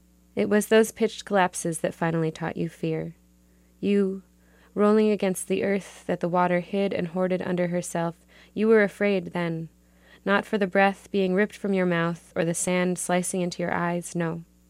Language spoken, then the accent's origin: English; Duluth, Minnesota, United States; I'm a poet from Duluth, Minnesota